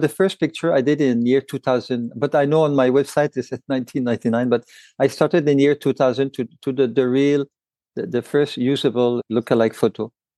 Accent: Montreal, Quebec, Canada; I'm a photographer from Montreal

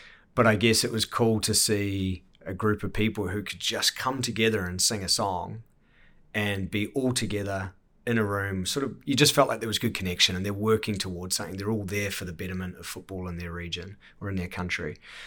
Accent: Auckland, New Zealand; I grew up in Auckland. I can't say I wanted for much as a kid. I had a great childhood.

